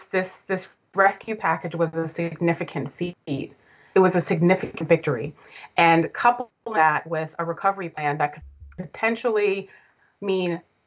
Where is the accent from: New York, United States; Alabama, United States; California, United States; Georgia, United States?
New York, United States; I'm from New York. Seeing the subway systems in New York flooded with water and shut down for days.